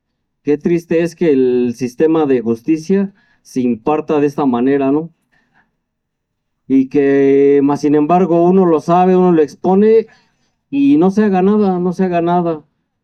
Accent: Toluca, State of Mexico, Mexico; Vengo de Toluca, del Estado de México

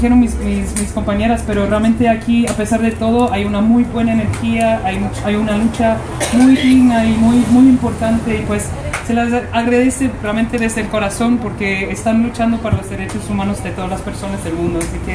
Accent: United Kingdom; soy británica

